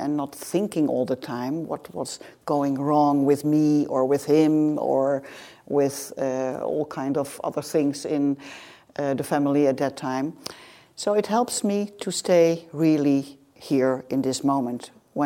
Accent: Netherlands; I'm from Holland, from the middle of Holland.

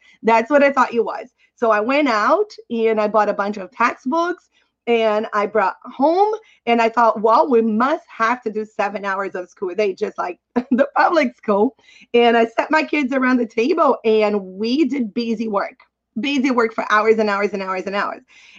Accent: Brazil; now in Canada; My husband is from South Africa. I'm originally from Brazil.

